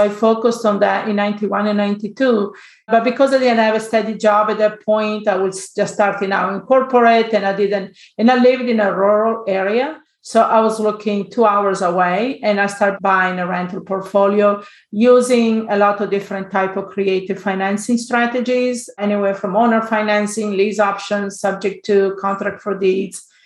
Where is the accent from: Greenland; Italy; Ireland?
Italy; English is a second language; moved away as an adult; now in United States; Actually, originally, I'm from Italy, so if you wonder about my accent, and I came to the United States in 1985.